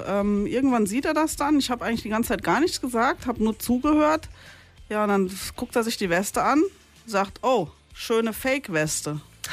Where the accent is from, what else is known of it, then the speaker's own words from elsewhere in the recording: Wiesbaden, Hesse, Germany; ich komme aus Wiesbaden, da ist Mainz nicht weit. Ich komme aus dem Rheingau, da gibt es immer schöne Feten und top.